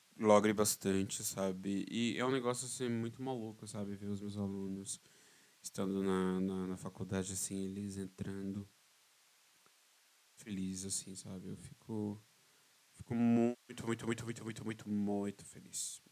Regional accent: São Paulo, Brazil; que eu sou paulistano e também nem sei como é que funciona nas outras cidades aqui de São Paulo.

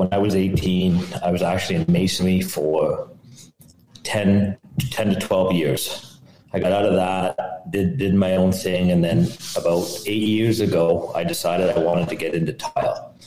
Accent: Ottawa, Ontario, Canada; I'm from Ottawa, Canada.

